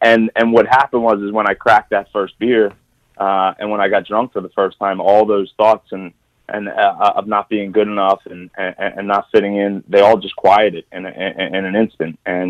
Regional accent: United States; So I'm a guy that grew up in Delaware County, just like any other, young man.

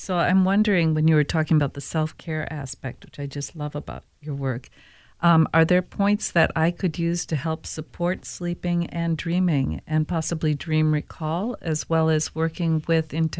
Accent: St. Paul, Minnesota, United States; Now, growing up in St. Paul, that was nothing special, I thought, because I always loved those houses.

